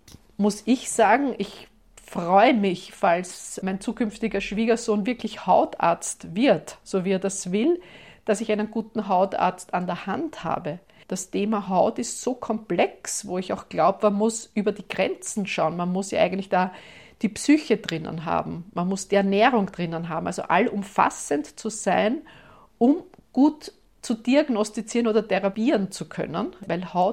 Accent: Vienna, Austria; Als Wiener weiß man ja, dass öfter auch die alte Donau gesperrt ist

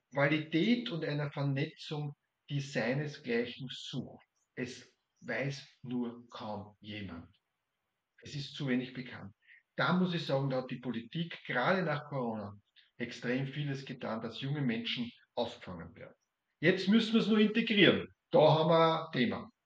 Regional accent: Austria; in diesem Netzwerk, das bei uns in Österreich wirklich gut aufgeht

